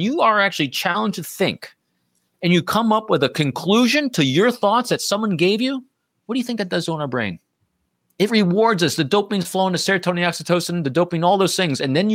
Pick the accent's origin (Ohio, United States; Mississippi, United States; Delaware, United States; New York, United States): New York, United States; I grew up in, I was born in New York City. I grew up in upstate New York.